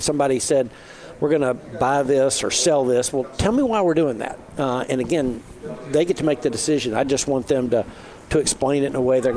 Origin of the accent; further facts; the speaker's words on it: Knoxville, Tennessee, United States; being born and bred in Knoxville, you know.